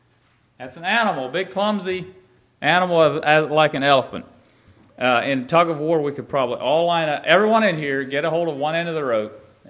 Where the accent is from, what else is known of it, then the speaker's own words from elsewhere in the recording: Auburn, Kentucky, United States; from Auburn, Kentucky, and I have a family.